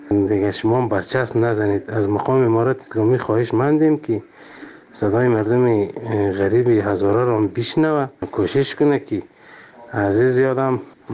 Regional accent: Afghanistan; ما شهروند افغانستانیم

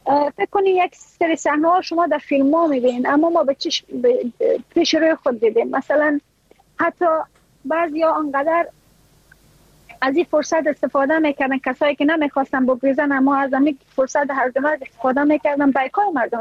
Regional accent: Afghanistan; moved away as an adult; ما اگر از افغانستان بر آمدیم

